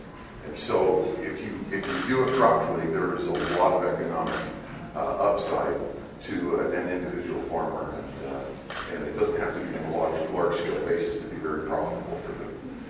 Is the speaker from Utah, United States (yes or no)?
yes; Morgan, Utah, United States; I'm from Morgan, Utah.